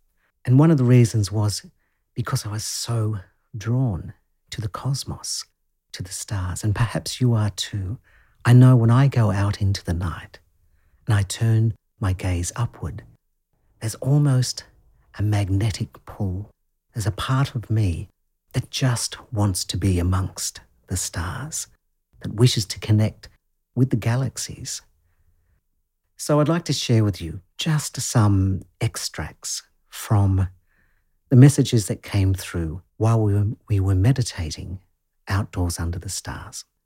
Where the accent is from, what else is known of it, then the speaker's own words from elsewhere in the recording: Newcastle, New South Wales, Australia; I do run and host several temple groups in my hometown of Newcastle here in Australia.